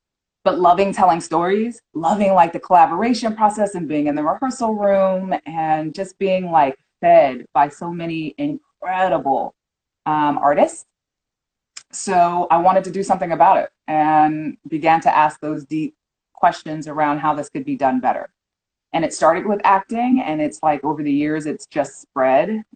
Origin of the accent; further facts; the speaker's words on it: California, United States; Quick 2-minute down and dirty is I'm a Californian.